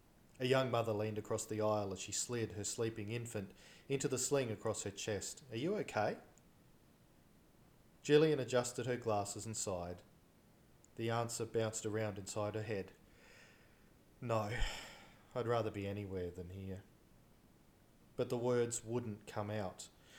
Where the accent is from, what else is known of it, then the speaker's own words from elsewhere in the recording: Australia; accent: Australian; or perhaps based on my accent, I should be saying g'day.